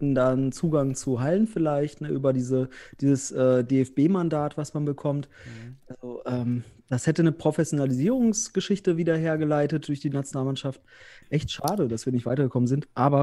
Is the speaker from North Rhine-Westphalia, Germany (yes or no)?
yes; North Rhine-Westphalia, Germany; now in Osnabrück, Germany; Nee, ich komme aus Westfalen. Ja, nee, ich wohne ja im nördlichsten Zipfel Westfalens, im früheren nördlichsten Zipfel in Osnabrück und bin aber beruflich in Bielefeld tätig